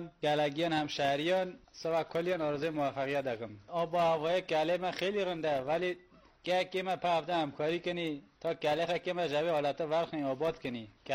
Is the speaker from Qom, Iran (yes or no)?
no; Esfarayen, North Khorasan, Iran; 25 ساله، اصلیتم خراسان شمالی، بجنود، روستای اسفراین.